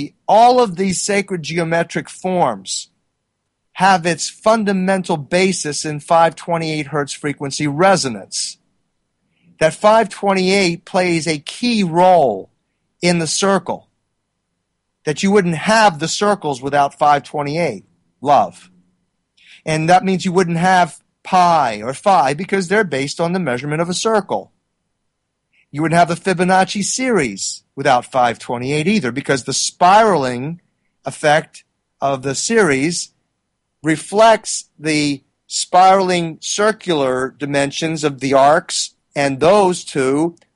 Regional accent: Philadelphia, Pennsylvania, United States; And I'm from Philadelphia.

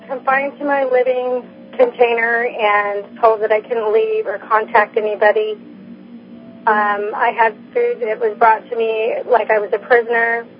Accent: California, United States; also born or lived in Salt Lake City, Utah / Fort Bragg, North Carolina; I was brought up in California and also in Salt Lake City, Utah. Moved to Fort Bragg, North Carolina with my husband.

